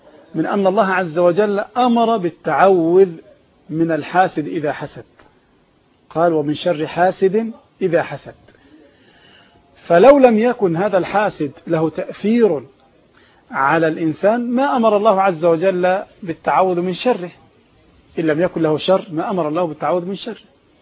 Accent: Egypt; احنا عندنا في مصر هنا الرصيد بالضبط

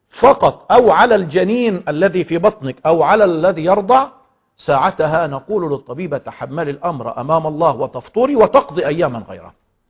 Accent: Egypt; وكما يقولون بالعامية عندنا في مصر تعود ريمة لعادتها القديمة

